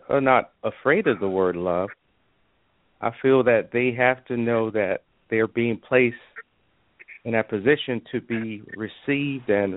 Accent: Savannah, Georgia, United States; now in Atlanta, United States; I reside in the Atlanta area. I am from Savannah.

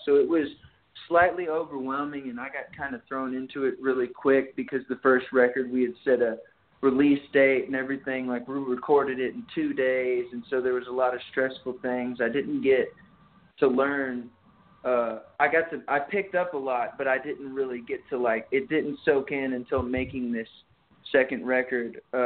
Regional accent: Texas, United States; I came up from Texas and did them both in Nashville

